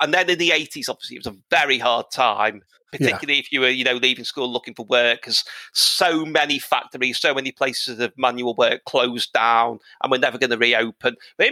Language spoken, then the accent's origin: English; Liverpool, North West England, United Kingdom; I grew up in Liverpool in a very interesting time